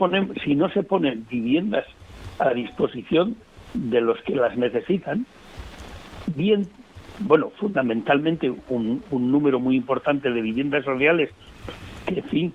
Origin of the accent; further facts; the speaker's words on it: Burgos, Castile and León, Spain; Yo que nací en Burgos, cuando la adolescencia la pasé allá